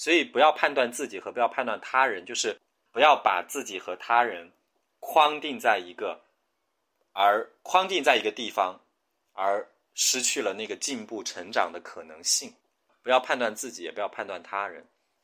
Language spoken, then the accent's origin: Chinese; China; 我们中国人有一个词叫饮鸩止渴啊，